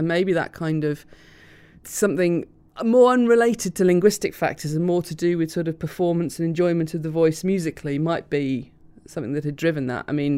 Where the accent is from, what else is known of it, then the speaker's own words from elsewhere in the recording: Blackburn, North West England, United Kingdom; accent: Lancastrian; I grew up in Blackburn in Lancashire, and I had a strongly Lancastrian accent at school when I came home. And I would be told not to speak that way by my parents, who were from the south of England